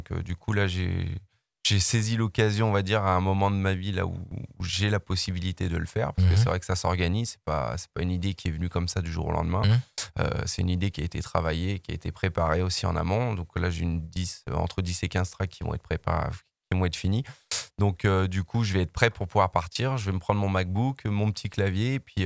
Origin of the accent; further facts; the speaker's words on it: Auvergne-Rhône-Alpes, France; Bien sûr, j'ai grandi à Arena. Moi, je suis du pays lyonnais.